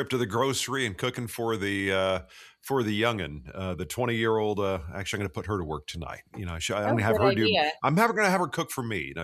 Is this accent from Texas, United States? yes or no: yes; Dallas, Texas, United States; I'm from Dallas, so we would, we would go up north in 49.